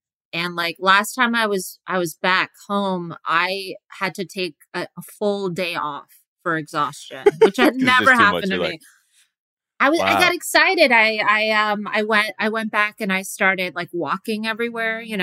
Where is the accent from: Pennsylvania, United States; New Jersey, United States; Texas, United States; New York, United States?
New York, United States; I grew up in New York.